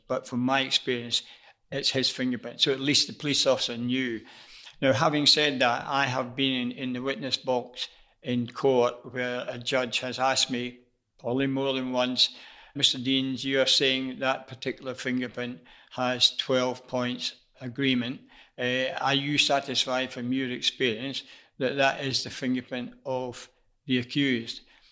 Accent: Scotland, United Kingdom; I always quote the example as a Scotsman.

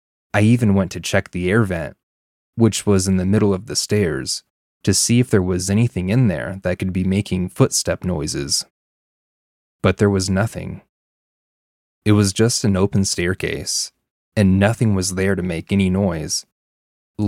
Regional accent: Indonesia; Growing up in Indonesia, hearing stories about spirits and hauntings was also not uncommon.

